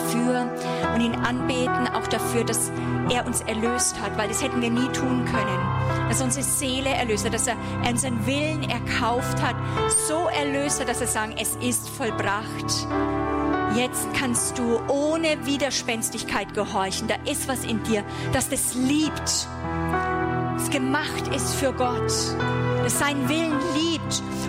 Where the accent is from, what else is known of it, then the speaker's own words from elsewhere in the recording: Germany; Ich sage auch nochmal, Herr, auch als Deutsche, und ich war selber mehrere Jahre oder diene schon lange auch in der Schweiz.